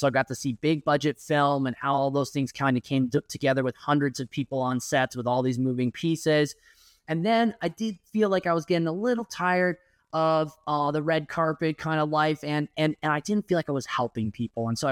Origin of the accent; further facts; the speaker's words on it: Houston, Texas, United States; born there; which is why I was born in Houston.